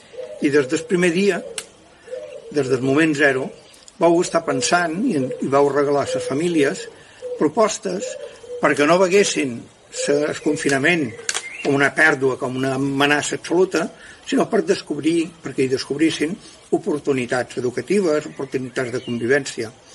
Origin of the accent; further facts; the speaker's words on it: Ciutadella, Balearic Islands, Spain; som de Ciutadella, i he fet feina